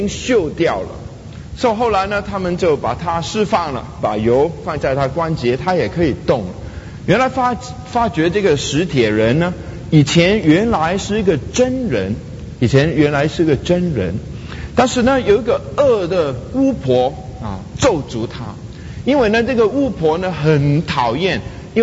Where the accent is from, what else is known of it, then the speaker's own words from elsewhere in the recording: Hong Kong; 我小的时候是在香港一个教会长大